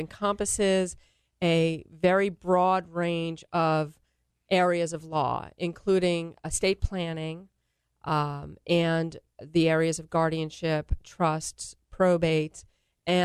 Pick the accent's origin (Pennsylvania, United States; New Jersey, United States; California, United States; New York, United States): New York, United States; And then growing up in New York, I returned back there to be with my family